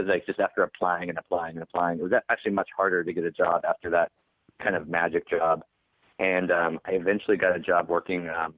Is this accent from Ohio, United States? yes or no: no; Texas, United States; also born or lived in Montreal, Canada; Oh, yeah, I just went to school there. I'm from Texas.